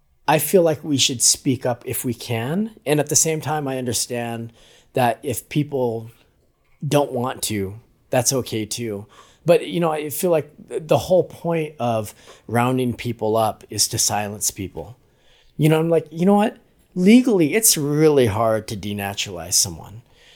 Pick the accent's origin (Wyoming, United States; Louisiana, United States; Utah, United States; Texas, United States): Wyoming, United States; I'm not really fully American in a sense growing up in Wyoming, because people always saw me as either as Mexican, Latino, like something else, right?